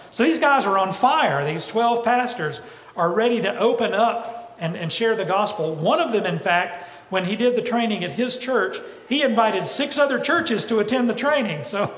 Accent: the South, United States; now in Egypt; I'm a southerner from the United States, and I'm here in South Egypt to be with y'all here.

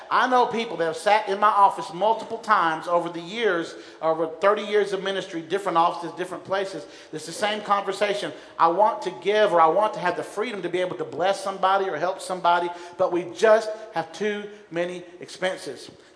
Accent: Huntsville, Alabama, United States; But growing up in Huntsville, Alabama, we were at a church

